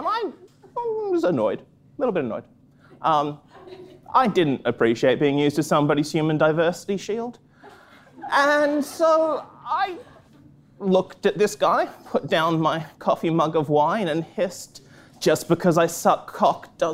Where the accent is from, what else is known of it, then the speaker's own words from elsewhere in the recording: Australia; I was 20. It was 2005. I had just started my PhD. I'm from Australia. I'm from a small town in Australia. They make aluminium